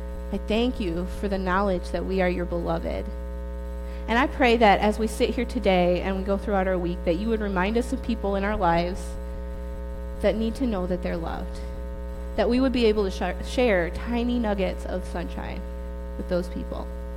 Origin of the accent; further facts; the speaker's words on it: Holt, Michigan, United States; I grew up in Holt.